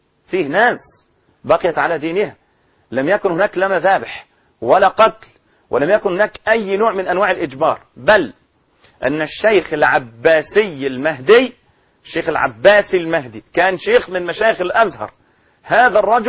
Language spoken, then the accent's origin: Arabic; Egypt; فدعوني أقول أننا كمصريين لسنا أبناء الفاتحين الغزاة كما يقولون